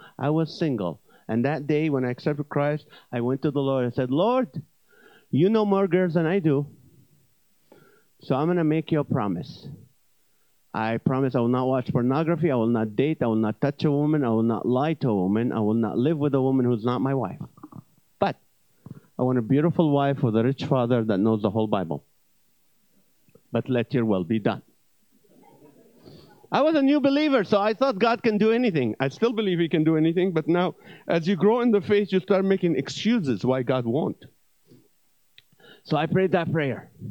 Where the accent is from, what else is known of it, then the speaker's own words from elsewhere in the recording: Kuwait; I grew up in Kuwait.